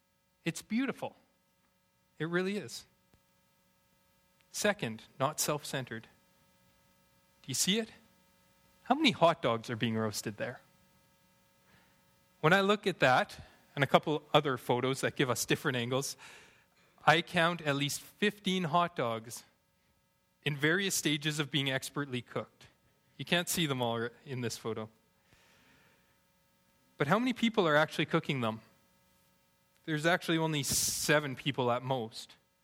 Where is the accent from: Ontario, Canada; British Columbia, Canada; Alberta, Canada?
Alberta, Canada; Now, I'm from Alberta. I grew up in Alberta. I love steak. I grew up on steak.